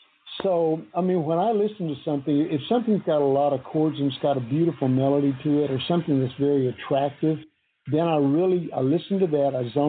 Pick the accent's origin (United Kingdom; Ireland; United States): Ireland; I mean, I'm Irish, you know, I'm Euro trash actually. But the thing is that a lot of the Irish comes up in me, and man, I get moved.